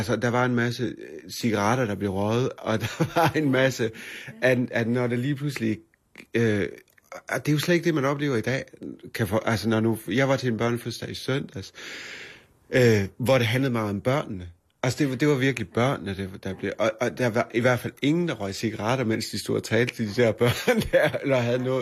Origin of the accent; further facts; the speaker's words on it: North Denmark Region, Denmark; mit verdensbillede af Nordjylland er, eller hvor jeg kommer fra